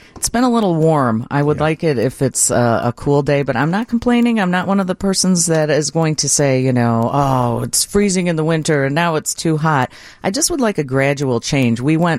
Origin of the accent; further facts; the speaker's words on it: Chicago, Illinois, United States; I'm from Chicago.